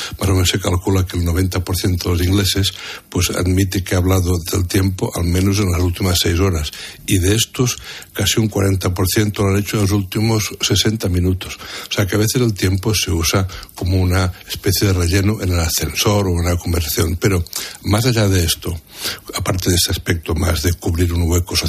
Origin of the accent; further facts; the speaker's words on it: Portbou, Catalonia, Spain; yo por ejemplo un tiempo estudié mucho la tramontana, que en mi pueblo original, que es Portbou, pues claro, allí estuve de médico un tiempo